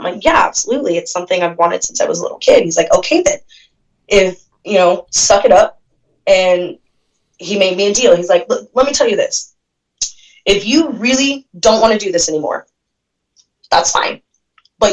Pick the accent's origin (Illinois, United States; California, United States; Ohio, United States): California, United States; Tracy; also born or lived in Fremont / Modesto; I was born in Fremont, Bay Area. And then I was actually raised, I did elementary school in Tracy, and then I did, we moved to Modesto, California